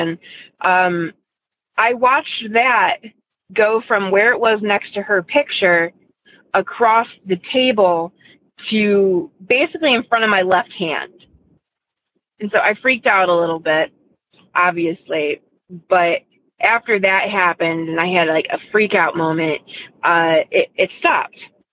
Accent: Ohio, United States; I'm from Northeast Ohio.

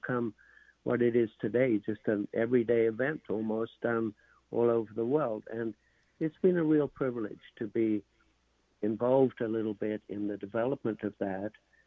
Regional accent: Zimbabwe; moved away as an adult; now in United Kingdom

